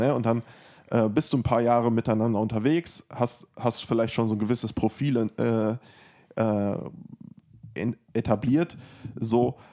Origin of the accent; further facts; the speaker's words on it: Espelkamp, North Rhine-Westphalia, Germany; Ich komme ja hier aus Espelkamp.